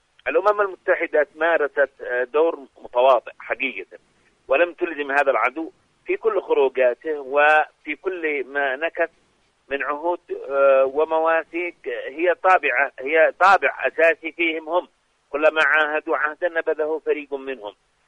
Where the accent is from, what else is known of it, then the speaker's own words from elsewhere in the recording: Yemen; والله أنا كمواطن يمني أني أصبحت أكره سماع اسمه